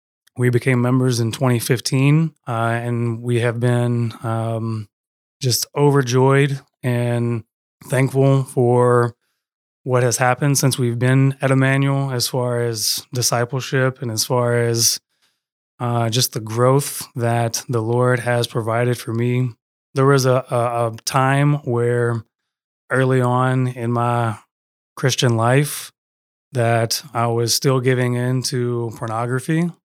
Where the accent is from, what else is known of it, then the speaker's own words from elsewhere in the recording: Louisville, Kentucky, United States; They live in Louisville, Kentucky. I grew up in Louisville, Kentucky.